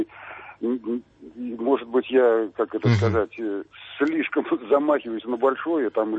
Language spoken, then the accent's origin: Russian; Moscow Oblast, Russia; я из Подмосковья.